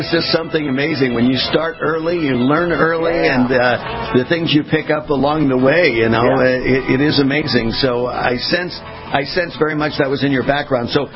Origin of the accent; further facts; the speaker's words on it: West Coast, United States; and I was born and raised in the West Coast.